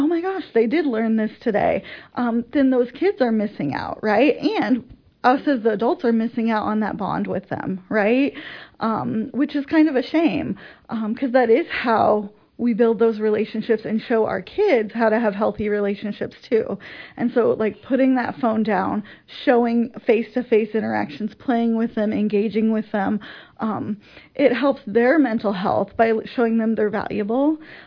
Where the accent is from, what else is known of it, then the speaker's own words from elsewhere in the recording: Quincy, United States; I grew up here in Quincy, so I really love kind of helping invest in and take care of my community.